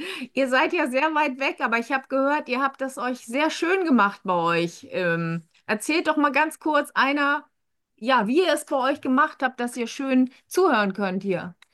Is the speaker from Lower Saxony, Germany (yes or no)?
no; Hamburg, Germany; Ich komme aus Hamburg.